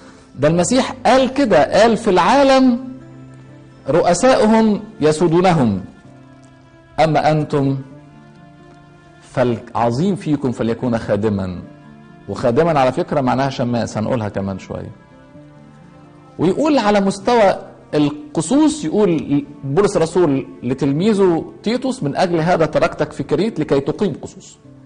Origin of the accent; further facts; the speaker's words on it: Egypt; فده لقب محبب لينا احنا جدا كمصريين، لان هو لقب مصري اصلي.